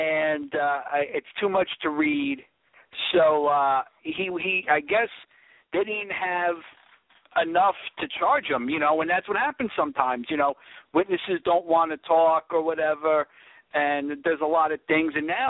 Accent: New York, United States; I'm from the New York area, and the perception of Philly in the New York area is not good.

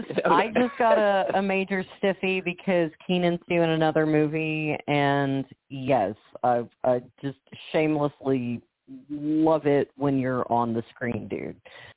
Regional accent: Arkansas, United States; now in Memphis, United States; and you know, I grew up in Arkansas. I only moved to Memphis last year

